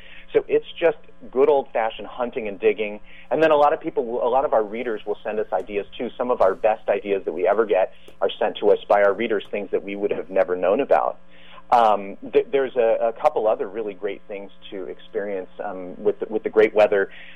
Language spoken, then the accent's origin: English; Los Angeles, California, United States; now in San Francisco, United States; You know, I grew up in Los Angeles. To us, summer meant June and July. Here, that's terrible weather.